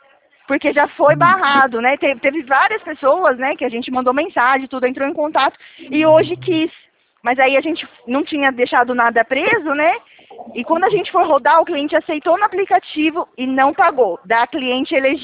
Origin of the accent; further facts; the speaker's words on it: Araras, São Paulo, Brazil; eu sou daqui de Araras.